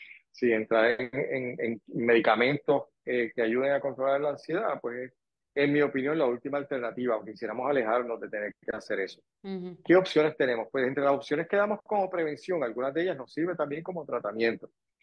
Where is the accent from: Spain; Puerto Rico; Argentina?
Puerto Rico; Manatí; also born or lived in Fajardo; Yo soy manatieño de crianza, pero yo mis primeros 3 días lo viví en Fajardo.